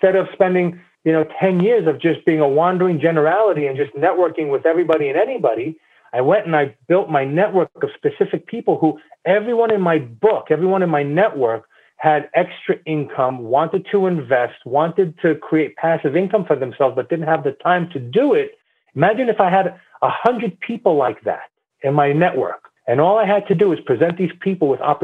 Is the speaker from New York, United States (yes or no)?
yes; New York, United States; So, born and raised in New York to immigrant family. I like to say we spoke two languages at home, English and bad English.